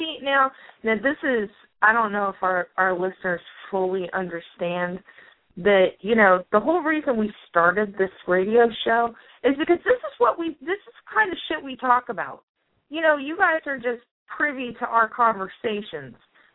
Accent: California, United States; Yeah, I grew up in California, so it's like, it's not quite Nevada.

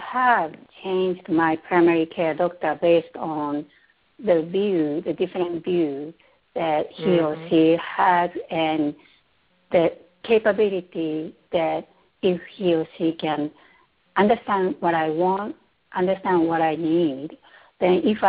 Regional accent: Japan; moved away as an adult; I am Asian, and I come from Japan, and up to 30-some years, I was there.

